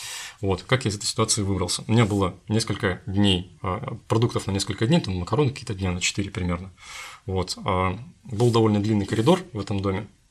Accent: Krasnoyarsk, Krasnoyarsk Krai, Russia; вернулся в свой родной город, и дело в том, что сейчас мой родной город Красноярск

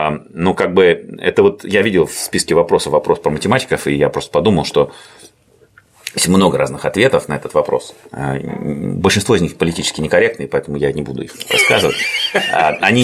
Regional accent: Saint Petersburg, Russia; born there; Ну, так получилось, я родился в России, в частности, в Питере, недалеко отсюда, вот, и учился в России

